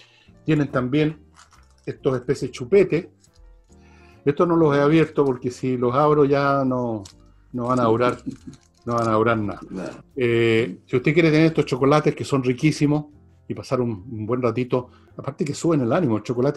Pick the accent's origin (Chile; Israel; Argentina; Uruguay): Chile; como yo y como tantos chilenos, tenemos una pyme en miniatura